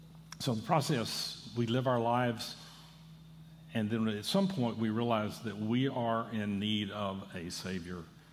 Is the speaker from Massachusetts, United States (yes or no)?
no; Texas, United States; Side note, I grew up in West Texas, and when I was in high school and first couple of years of college, I got to eat with a rancher on a regular basis.